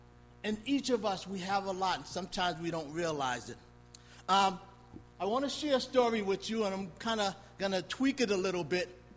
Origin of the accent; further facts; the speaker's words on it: Boston, Massachusetts, United States; And growing up in Roxbury, dealing with a lot of dysfunctions at home and all the stuff that I seen, I was really on the fence.